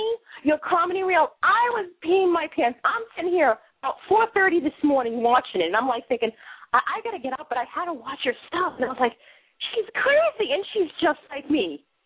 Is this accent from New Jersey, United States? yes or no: no; Boston, Massachusetts, United States; now in Maine, United States; I'm originally from Boston, but I lived up here in Maine to make some films.